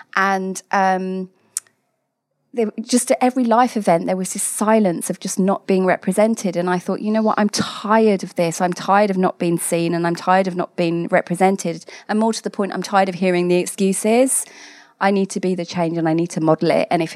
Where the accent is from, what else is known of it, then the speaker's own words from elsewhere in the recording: East of England, United Kingdom; I grew up in Hertfordshire. I one of very few families of colour.